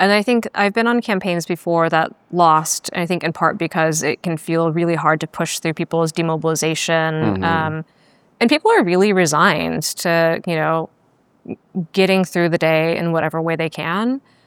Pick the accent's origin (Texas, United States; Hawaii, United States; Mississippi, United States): Texas, United States; growing up in Texas and the accessibility of the sky.